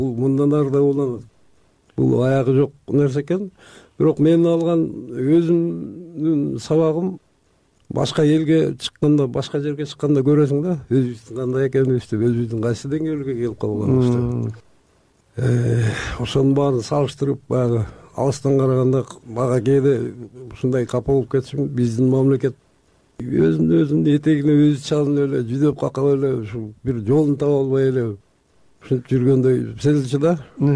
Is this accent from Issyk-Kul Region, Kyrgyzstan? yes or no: no; Batken Region, Kyrgyzstan; Ал кезде Баткен областында ошо өзүбүздүн Лейлек районунда болчумун.